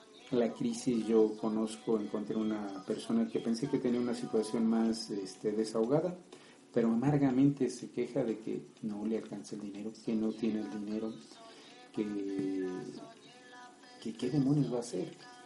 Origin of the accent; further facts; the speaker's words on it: Mexico; somos mexicanos